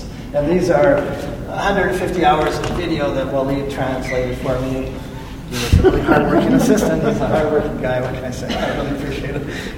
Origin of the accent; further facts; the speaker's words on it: Canada; Because I grew up in Canada and there was a lot of log cabins, it's the stereotype.